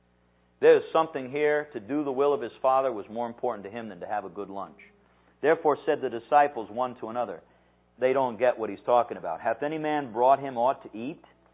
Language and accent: English; Midwest, United States; Hey, I grew up in the Midwest. Churches on every corner.